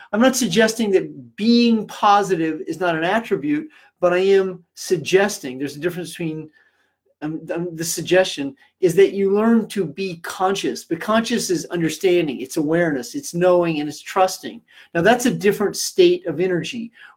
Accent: Kansas City, Missouri, United States; Then I will be in my hometown, where my homies are. That would be Kansas City, Missouri.

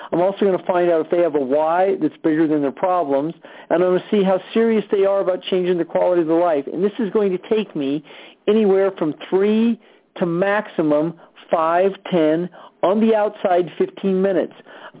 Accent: Stockton, California, United States; I'm from Stockton, California.

